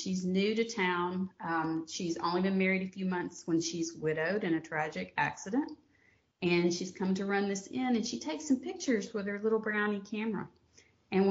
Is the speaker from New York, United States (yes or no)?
no; Georgia, United States; You hear this accent. I grew up in North Georgia, in the Appalachian foothills of North Georgia